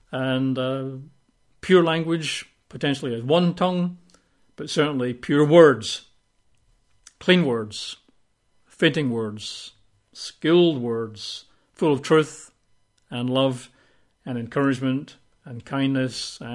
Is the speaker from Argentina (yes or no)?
no; United Kingdom; or I think the Americans prefer Babel, but we're British.